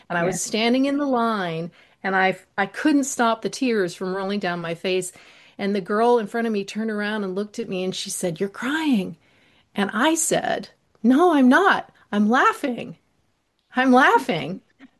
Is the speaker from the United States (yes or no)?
yes; Washington, District of Columbia, United States; and so we were sent to school, to French school in Washington, D.C., where I grew up for the first until I was about 13.